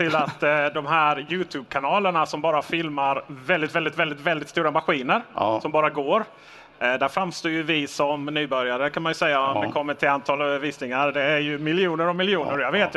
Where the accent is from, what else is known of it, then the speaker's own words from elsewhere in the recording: Skåne, Sweden; Jag är ju skåning, så jag har knappt sett snöva.